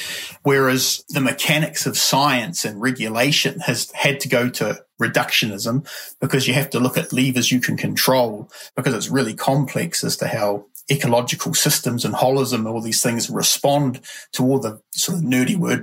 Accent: Tokoroa, Waikato, New Zealand; also born or lived in Hamilton; Oh, no, I'm a total townie. Born in Kirikiriroa, but my hometown where I grew up is Tokoroa.

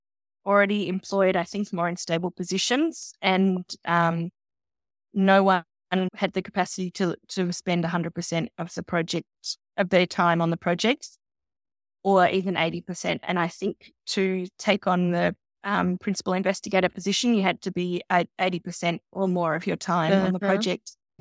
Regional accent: Australia; now in Austria; But I guess it could also be that being Australian gives you a little bit of courage in moving around the world.

